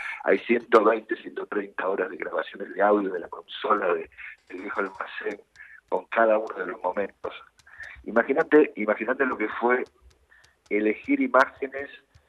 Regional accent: Rosario, Santa Fe, Argentina; now in Buenos Aires, Argentina; yo soy de Rosario, lo digo todo el tiempo que puedo, vivo hace muchos años en Buenos Aires, no me olvido del lugar donde nací, así está buena parte de mi familia.

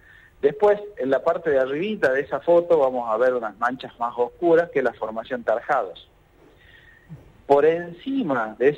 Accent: Tucumán, Argentina; Yo soy de Tucumán, soy oriundo de Tucumán, así que ahora estoy acá en mi querida provincia natal, ¿no?

